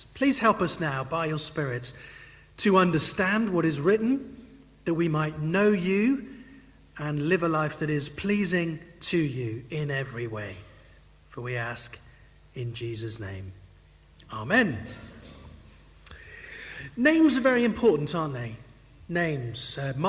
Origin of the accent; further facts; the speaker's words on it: Sale, North West England, United Kingdom; now in Cambridge, United Kingdom; Although I live in Cambridge, I grew up in Sale, just down the road. So my mum's still there.